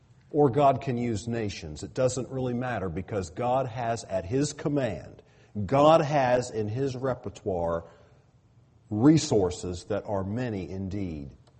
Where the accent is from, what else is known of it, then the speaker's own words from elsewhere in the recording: the South, United States; Well, you know, I grew up in the South. A tick was a tick